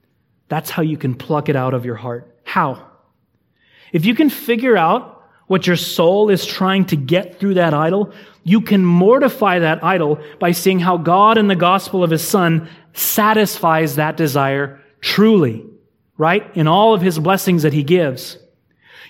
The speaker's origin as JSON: {"language": "English", "region": "California", "country": "United States", "said": "even though you're from Texas, I'm from California."}